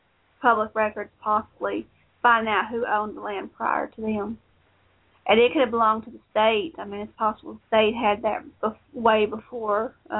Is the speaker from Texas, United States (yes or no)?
no; Virginia, United States; I was out there for 2 years, and it just didn't have enough mountains. Because I'm from Virginia.